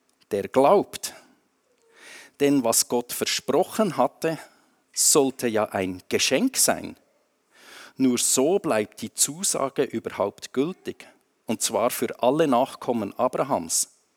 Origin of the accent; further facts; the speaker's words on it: Grindelwald, Bern, Switzerland; Ich bin in Grindelwald aufgewachsen, in einem Dorf, das man einander kennt.